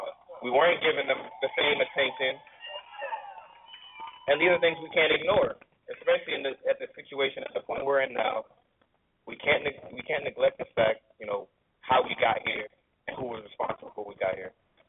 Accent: Tampa, Florida, United States; I wanted to get away from home. I'm originally from Tampa, Florida. That's where I came to South Carolina State from.

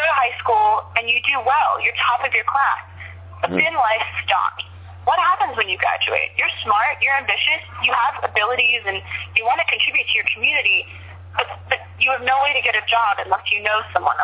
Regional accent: Fredericksburg, Virginia, United States; I can speak for my hometown, Fredericksburg, Virginia. We have a sister city in Kisumu.

